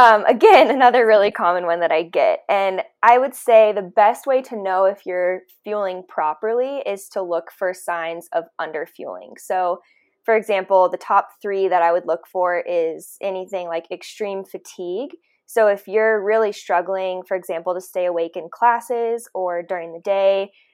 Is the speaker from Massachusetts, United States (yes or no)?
no; Colorado, United States; I am from Colorado. I ran for the University of Colorado Boulder and was All-American in the 1500 there.